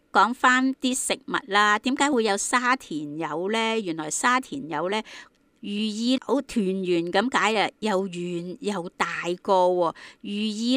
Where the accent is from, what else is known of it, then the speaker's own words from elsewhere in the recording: China; 我中国人兴讲意头噶嘛